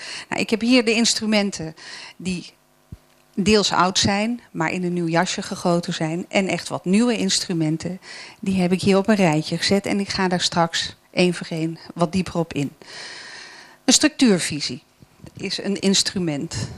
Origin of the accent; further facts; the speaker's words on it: Amsterdam, North Holland, Netherlands; vooral in Amsterdam bijvoorbeeld, waar ik vandaan kom